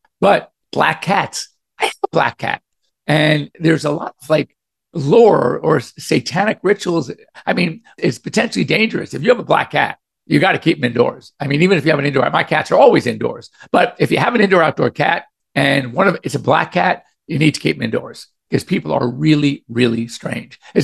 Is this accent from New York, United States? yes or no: yes; New York, United States; moved away; I used to be a Yankees fan because I grew up in New York. We moved here to California in 1962.